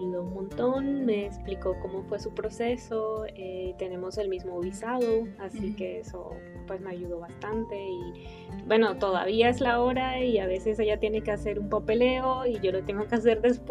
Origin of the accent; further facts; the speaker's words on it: Colombia; now in Germany; Soy colombiana y bueno, tengo un poco más de 2 años viviendo en Alemania.